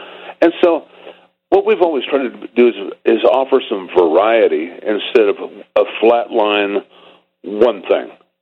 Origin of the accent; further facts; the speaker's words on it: Topeka, Kansas, United States; growing up in Topeka, Kansas, you know, and Topeka, Kansas, like the world, was lit on fire, you know, by the British invasion. But even prior to that, the Midwest was very musical.